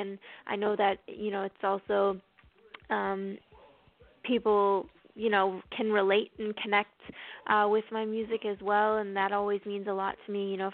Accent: Toronto, Ontario, Canada; Yeah, like you said, I'm from Toronto.

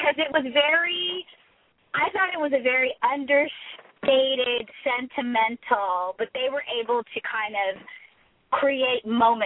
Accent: Dallas, Texas, United States; I'm from Dallas.

